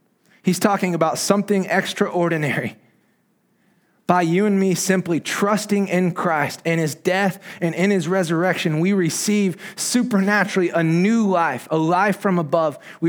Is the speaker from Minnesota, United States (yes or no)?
no; Indiana, United States; I grew up in the Midwest in Indiana, where it's very cold, rainy, and gray. We were very far from the sea.